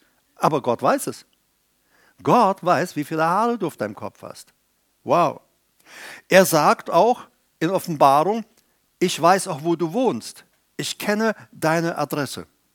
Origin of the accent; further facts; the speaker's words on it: Paraguay; Aber ich komme ja aus Südamerika, aus Paraguay. Da ist es noch mal extremer.